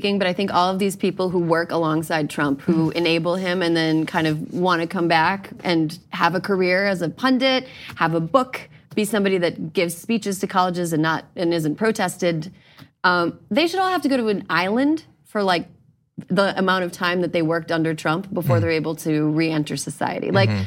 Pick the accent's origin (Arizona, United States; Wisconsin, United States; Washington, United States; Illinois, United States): Wisconsin, United States; And let's talk about Wisconsin. That's my home state.